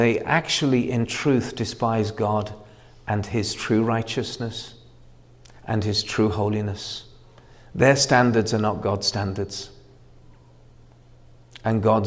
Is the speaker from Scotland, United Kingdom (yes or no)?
no; Liverpool, North West England, United Kingdom; I know because my hometown Liverpool has been in the hands of the Labour Party since the 1930s or so. It used to be a conservative place.